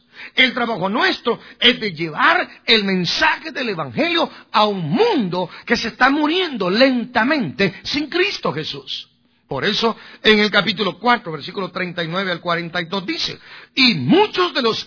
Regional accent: Guatemala; No, ni guatemaleño tampoco, soy guatemalteco.

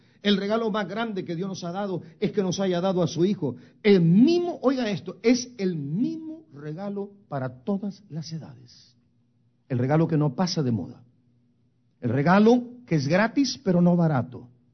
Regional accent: Guatemala; born there; Yo nací en Guatemala, pero he decidido hacer mi tumba en esta ciudad.

